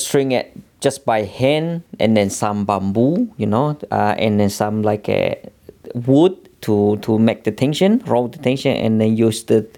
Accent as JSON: {"language": "English", "country": "Timor-Leste", "tie": "born there", "second_language": "English", "said": "Yeah, then my father born in East Timor. Then, of course, I'm born from East Timor as well."}